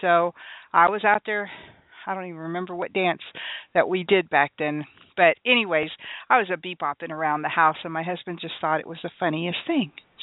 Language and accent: English; San Antonio, Texas, United States; I fell down trying to dance … on roller skates at the roller rink growing up in San Antonio.